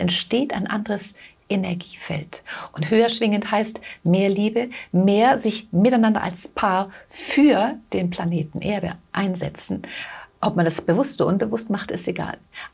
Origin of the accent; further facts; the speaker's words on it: Switzerland; ja, das gibt es ja sogar schon jetzt bei uns in der Schweiz, sind wir mit dem Thema Partnerschaften auf einem sehr, sehr guten Weg.